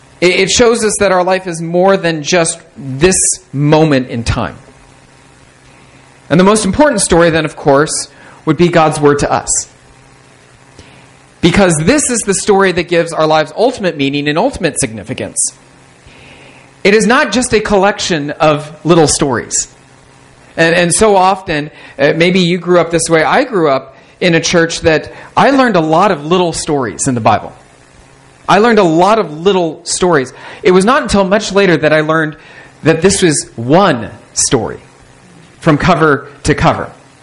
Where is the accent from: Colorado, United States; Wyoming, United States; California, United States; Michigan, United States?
California, United States; because I grew up in the Bay Area